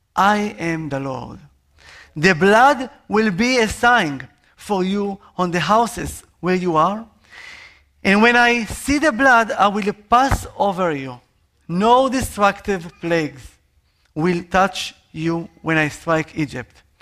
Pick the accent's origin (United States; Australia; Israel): Israel; English is a second language; Can you hear my accent? Yes. That's right. I am from Israel